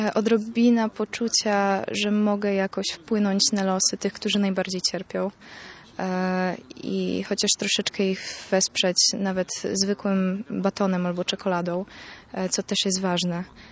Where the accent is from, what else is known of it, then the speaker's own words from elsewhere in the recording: Gdańsk, Pomeranian Voivodeship, Poland; pochodzę z Gdańska i jak tylko zobaczyłam